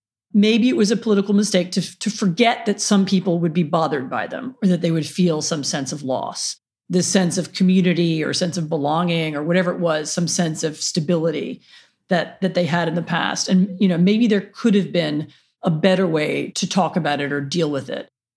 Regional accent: Washington, District of Columbia, United States; I grew up in Washington, D.C., and the city that I remember from my childhood, which was very small and sleepy

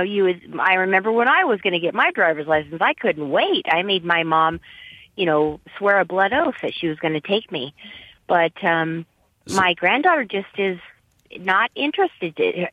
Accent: Netherlands; English is a second language; now in United States; I was raised in Europe, in the Netherlands

